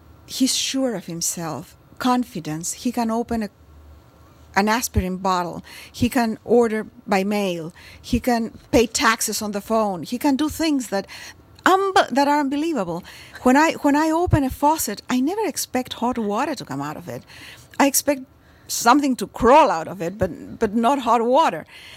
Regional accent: Santiago, Santiago Metropolitan Region, Chile; In addition, I grew up in Santiago, Chile, where any natural tendency towards self-contemplation is quickly nipped in the bud.

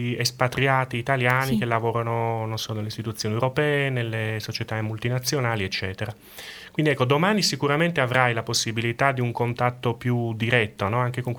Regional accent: Cagliari, Sardinia, Italy; io vengo dall'Italia, da una città più piccola di Bologna, la mia città è Cagliari

